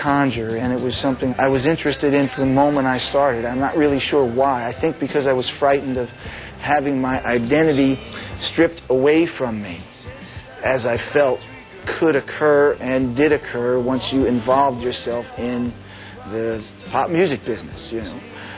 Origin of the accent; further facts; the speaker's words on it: New Jersey, United States; I was very specific about wanting to let people know I was from New Jersey, I wasn't from New York.